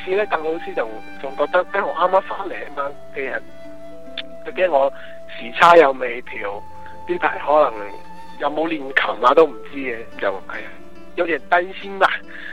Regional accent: China; 我哋都系中国人啦，唔系话我哋都系广东人啦，我哋系上海人啦，唔会咁样讲

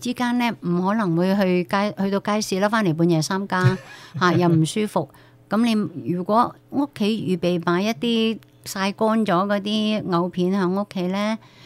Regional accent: Guangdong, China; 我不知道我們廣東人喜歡不喜歡吃大葱

